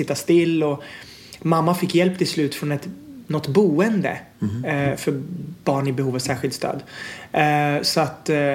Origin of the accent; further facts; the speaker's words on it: Sweden; born there; Och sen föddes jag 89 på BB. Och sen så Ja, så jag är uppvuxen i en familj med en mamma, pappa, storebror och stora syster.